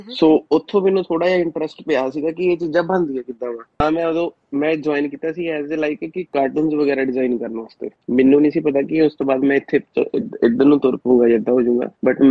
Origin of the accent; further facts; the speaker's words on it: Jalandhar, Punjab, India; moved away as an adult; now in Australia; ਮੈਂ ਪੰਜਾਬ ਤੋਂ ਹੈਗਾ, ਜਲੰਧਰ ਤੋਂ, ਜਲੰਧਰ ਸੰਤਨਗਰ ਤੋਂ, ਸੰਤਨਗਰ ਰਹਿੰਦਾ ਸੀਗਾ। ਫਿਰ ਮੈਂ 2018 ਚ ਮੈਂ ਆਸਟ੍ਰੇਲੀਆ ਆ ਗਿਆ ਸੀਗਾ